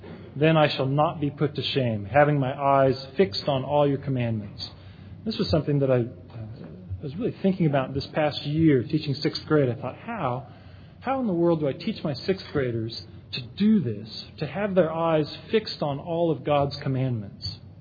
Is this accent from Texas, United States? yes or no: no; Fresno, California, United States; I remember growing up in Fresno, California, this time of the year, in summer, it is warm.